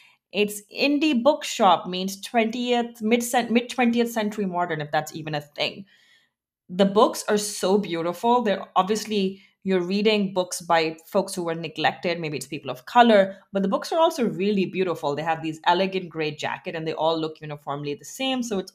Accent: San Francisco, California, United States; And now let's fly over to my hometown or my home area, San Francisco.

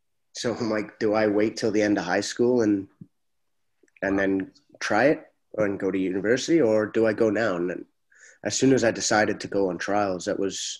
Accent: Canada; also born or lived in Scotland; Okay, I was born in Scotland. My family's all Scottish, but I'm Canadian. Mm-hmm. Always have been.

